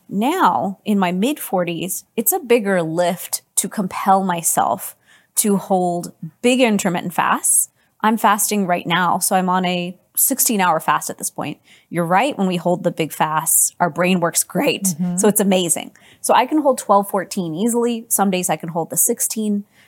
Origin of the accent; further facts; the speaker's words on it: Houston, Texas, United States; I'm from Houston, Texas.